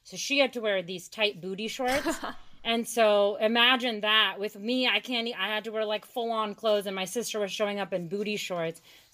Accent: India; now in United States; So first, I grew up in India, right? And I was raised in this conservative Indian 1960s culture. And then I grew up in America.

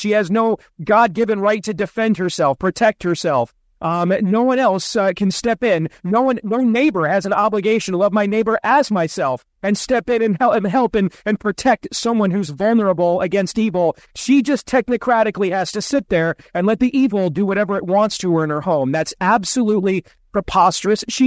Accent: Iowa, United States; We did one in my home state of Iowa.

